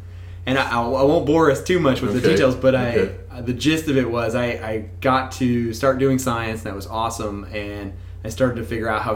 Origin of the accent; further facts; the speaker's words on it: Nashville, Tennessee, United States; I grew up in Nashville